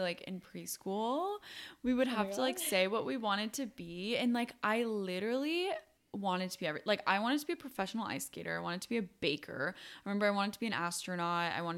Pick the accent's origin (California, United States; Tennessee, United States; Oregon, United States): California, United States; San Diego; born there; Okay, I was born in San Diego, and actually 10 minutes from where I live right now, which is funny, but because I live like 10 minutes away from my parents' house.